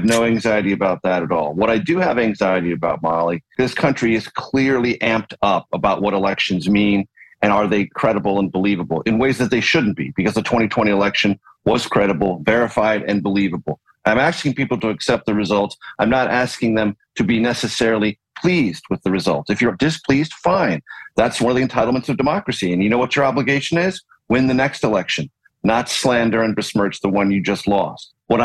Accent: San Diego, California, United States; I grew up in San Diego, California. All Californians, but particularly Southern Californians, love the Rose Bowl Parade.

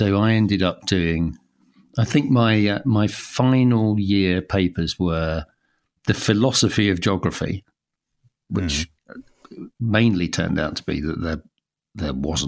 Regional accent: London, United Kingdom; I grew up by the river, really overlooking Greenwich, and then we sort of moved around London quite a lot.

